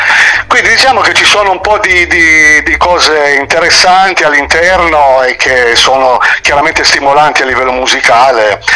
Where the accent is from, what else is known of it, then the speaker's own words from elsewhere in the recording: Ventimiglia, Liguria, Italy; io sono di Ventimiglia, no? È una città di confine, è una città multietnica